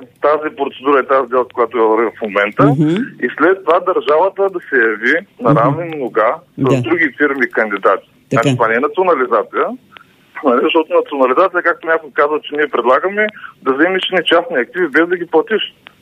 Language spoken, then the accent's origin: Bulgarian; Burgas, Burgas Province, Bulgaria; Аз мога да ви кажа конкретно за Бургас, тъй като съм от Бургас